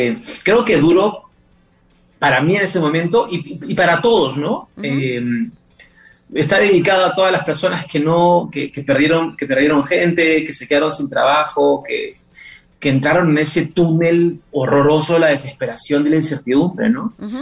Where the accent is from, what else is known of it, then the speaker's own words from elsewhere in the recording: Peru; como peruano siempre le pongo pinceladas, el charango.